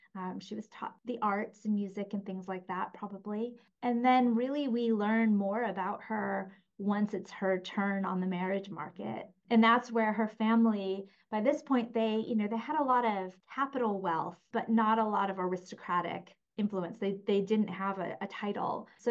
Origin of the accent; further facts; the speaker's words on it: United Kingdom; I am a British historian.